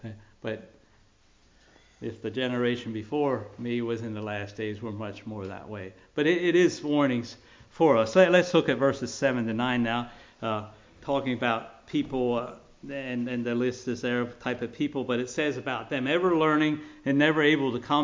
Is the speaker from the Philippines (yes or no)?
no; Pennsylvania, United States; I think about the neighborhood where I grew up in Lichty's Mennonite Church